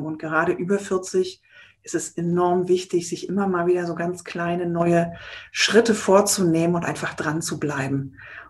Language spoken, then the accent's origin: German; Germany; born or raised there; now in Berlin, Germany